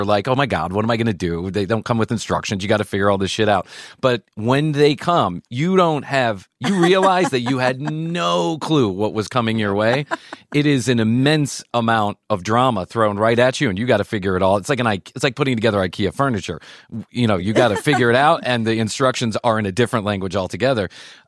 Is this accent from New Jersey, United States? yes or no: no; Chicago, Illinois, United States; I grew up in Chicago.